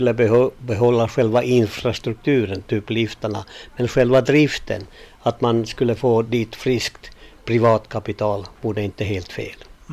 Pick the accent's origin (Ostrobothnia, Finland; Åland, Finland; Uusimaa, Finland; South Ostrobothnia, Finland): Uusimaa, Finland; Helsinki; now in Gällivare, Sweden; Nej, jag har flyttat hit från Helsingfors 1974.